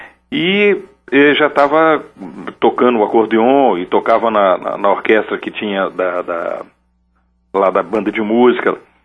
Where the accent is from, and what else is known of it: Minas Gerais, Brazil